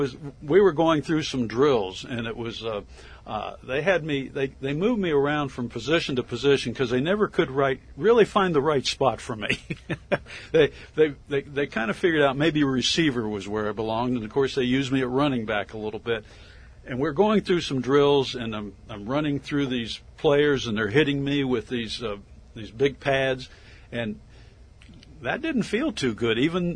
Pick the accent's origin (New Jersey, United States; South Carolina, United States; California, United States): South Carolina, United States; North Augusta; And Bill Hartman says to me, where are you from, son? And I said, North Augusta.